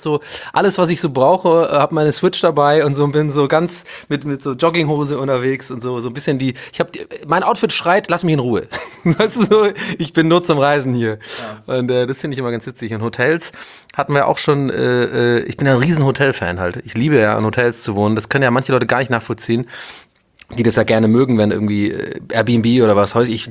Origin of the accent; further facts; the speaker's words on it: Baden-Württemberg, Germany; ich bin ja aus dem Schwabenland sozusagen